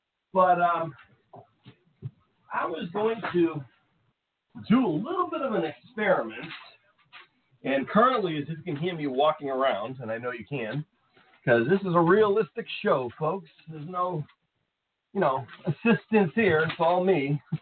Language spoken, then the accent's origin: English; Ireland; I took a lot of pride in the fact that, well, I'm Irish, and my birthday happens to be in the middle of the greatest Irish heritage month